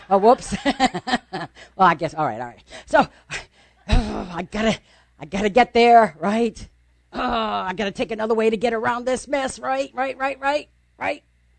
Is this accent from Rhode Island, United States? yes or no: yes; Rhode Island, United States; moved away; I mean, I'm from New England, right? Rhode Island, where there's lots of snow right now. And I moved to Florida for a good reason.